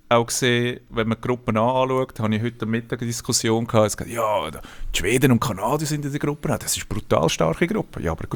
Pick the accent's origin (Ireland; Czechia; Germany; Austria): Austria; Ich finde es als Österreicher auch ein bisschen zu Recht.